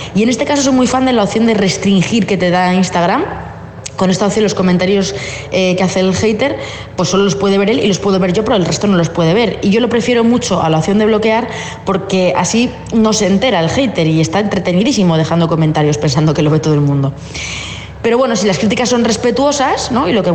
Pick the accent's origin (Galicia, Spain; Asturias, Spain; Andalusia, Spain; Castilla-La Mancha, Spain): Castilla-La Mancha, Spain; Cuenca; un pintor muy querido en mi tierra, en Cuenca. Yo soy de Cuenca.